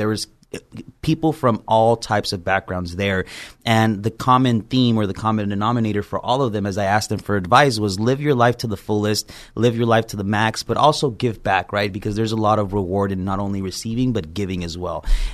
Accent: San Ysidro, California, United States; I was born and raised in the San Ysidro area on mm-hmm. Bayer Boulevard.

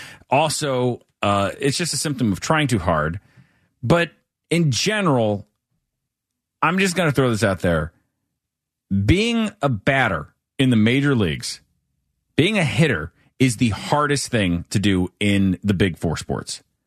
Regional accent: St. Louis, Missouri, United States; I grew up in St. Louis

